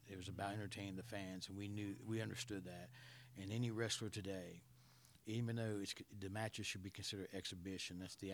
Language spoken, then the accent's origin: English; West Virginia, United States; also born or lived in Paterson, United States; I was raised in West Virginia. I was born in Paterson, New Jersey, but I was raised since I was 5 years old, 1975, in West Virginia.